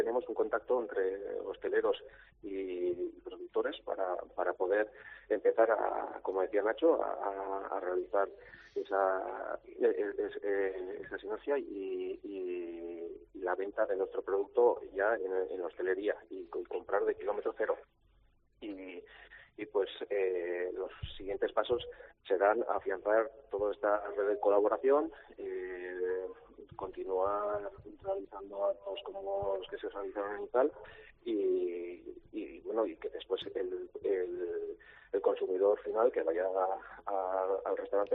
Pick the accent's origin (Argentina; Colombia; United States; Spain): Spain; Izal, Navarre; el día 30 de noviembre nos reunimos en Izal, en mi pueblo